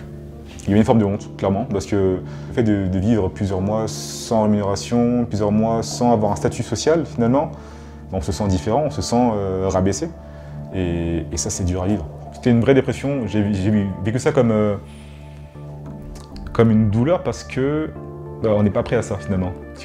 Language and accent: French; France; Enfin, même si je ne suis pas né ici, j'ai grandi en France.